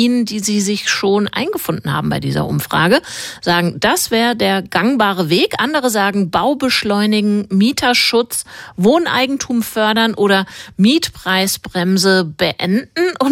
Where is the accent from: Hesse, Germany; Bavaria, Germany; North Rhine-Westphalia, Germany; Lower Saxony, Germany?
Hesse, Germany; Kenne ich komme aus Hessen, kenne da auch die Radiolandschaft.